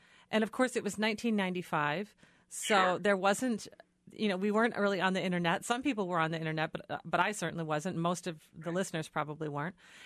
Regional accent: Minnesota, United States; I'm from Minnesota, the land of 10,000 lakes.

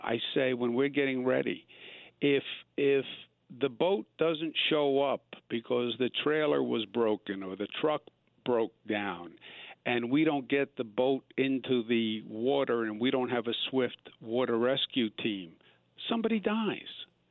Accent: Queens, New York, United States; I'm from Queens. I know you see Queens as an outer borough and you see me as a second class citizen.

